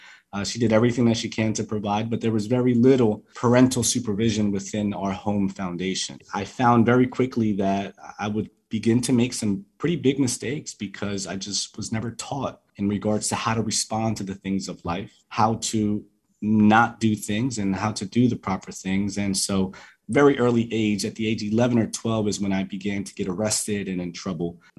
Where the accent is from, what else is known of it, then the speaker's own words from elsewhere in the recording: Colombia; first language Spanish; English is a second language; I came down here actually with just knowing Spanish, even though I was born here. Beautiful memories of growing up in Colombia and with that beautiful culture that's within my DNA.